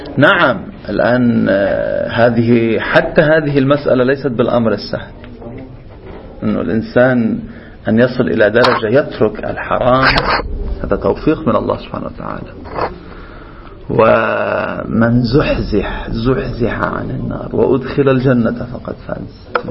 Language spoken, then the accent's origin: Arabic; Lebanon